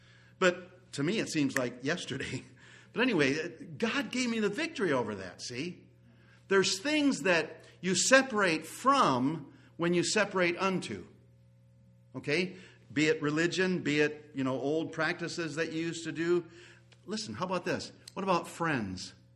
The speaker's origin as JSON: {"language": "English", "region": "Wisconsin", "country": "United States", "tie": "born or raised there", "also_born_or_lived": "Amarillo", "said": "In the Lutheran church that I grew up in Amarillo, Wisconsin"}